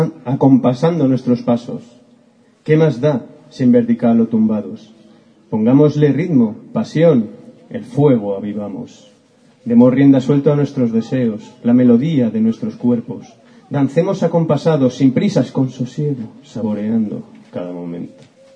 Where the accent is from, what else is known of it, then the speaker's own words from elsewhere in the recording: Madrid, Community of Madrid, Spain; vengo de Madrid.